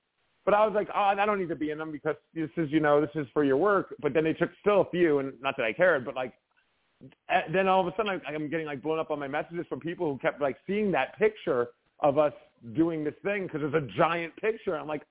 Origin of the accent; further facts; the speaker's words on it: Brooklyn, New York, United States; I grew up in Brooklyn, New York